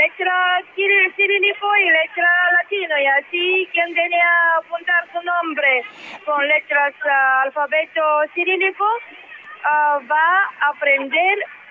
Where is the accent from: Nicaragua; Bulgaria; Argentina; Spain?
Bulgaria; Spanish is a second language; De Bulgaria.